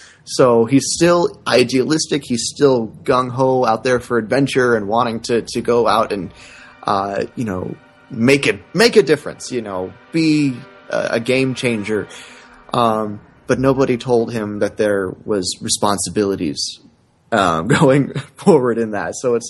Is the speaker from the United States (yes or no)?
yes; San Antonio, Texas, United States; moved away as an adult; now in Arizona, United States; moved from my hometown, San Antonio, out to Arizona to go to school.